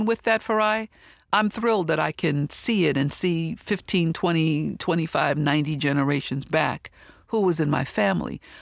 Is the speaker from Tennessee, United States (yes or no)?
no; New York City, New York, United States; And the way that we grew up in Harlem was kind of separate.